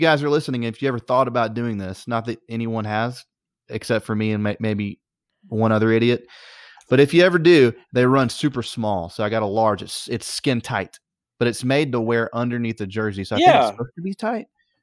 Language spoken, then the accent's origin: English; Georgia, United States; because I'm from Georgia, like you guys are.